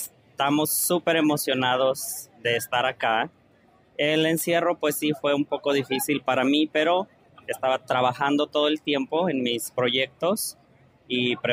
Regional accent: Mexico; moved away; soy de México, pero vivo acá por 6 años.

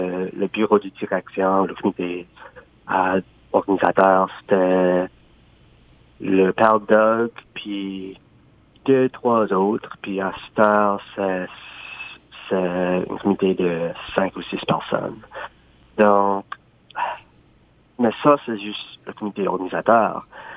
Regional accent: Margaree, Nova Scotia, Canada; Le prêtre par chez nous à Margaree à ce temps-là, c'était le père Doug McDonald.

